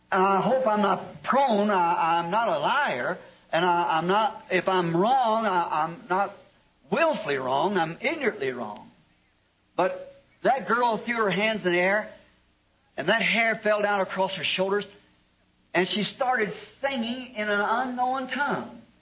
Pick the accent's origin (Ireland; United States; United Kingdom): Ireland; My people are Catholic, as you know, being an Irishman.